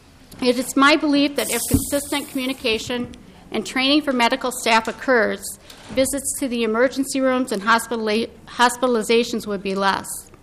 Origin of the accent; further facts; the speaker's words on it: Rochester, Minnesota, United States; I'm here today to testify in support of Senate File 107. I'm from Rochester, Minnesota.